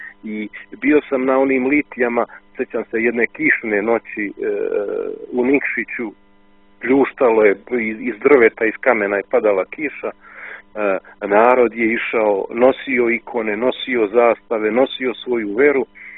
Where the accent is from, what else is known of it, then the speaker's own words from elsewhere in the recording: Belgrade, Serbia; Bili su tu neki ljudi koji su me pitali odakle sam, ja sam rekao iz Beograda